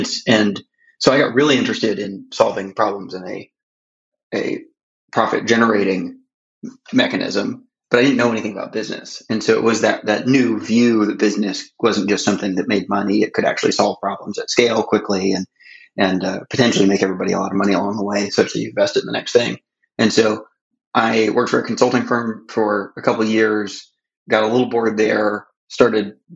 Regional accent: Florida, United States; now in San Francisco, United States; I'm from South Florida, so you know I'm happy to visit occasionally.

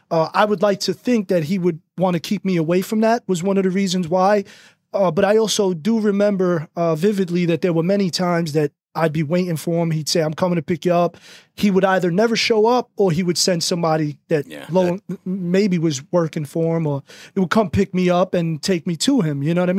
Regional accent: Jersey City, New Jersey, United States; So I was born in Jersey City downtown, the old downtown Jersey City.

